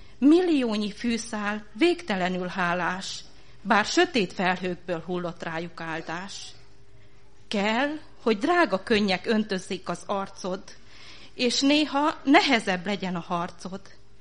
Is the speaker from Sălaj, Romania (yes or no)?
yes; Zalău, Sălaj, Romania; also born or lived in Satu Mare; úgy mondom ezt, mint aki Szatmáron születtem, igaz, hogy egy éves koromban elköltöztünk Zilanra.